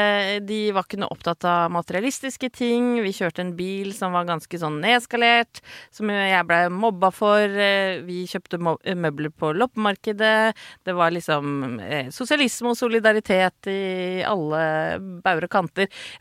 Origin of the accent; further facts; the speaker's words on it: Åsgårdstrand, Vestfold, Norway; jeg kommer fra en veldig politisk familie. Jeg født og oppvokst i Åsgårdstrand, det har vi snakket om før, det ligger mellom Horten og Tønsberg. Og da jeg vokste opp på 80-tallet, så var det blått, mørkeblått fylke.